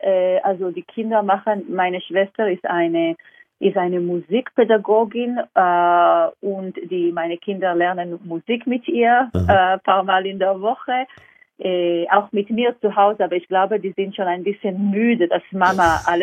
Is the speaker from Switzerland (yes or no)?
no; Israel; Also ich komme ursprünglich aus Israel